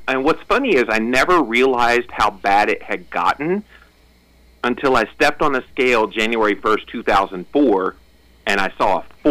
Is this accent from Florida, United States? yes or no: yes; Florida, United States; also born or lived in Tennessee; I was born in Tennessee, and my mom decides to divorce my dad when I was like 1 and a half and then moves to Florida.